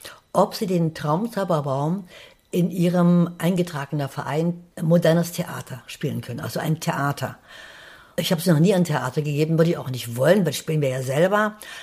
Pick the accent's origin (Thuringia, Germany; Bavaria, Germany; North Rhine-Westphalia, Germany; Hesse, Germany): Thuringia, Germany; Und dann meine Kindheit im Thüringer Wald.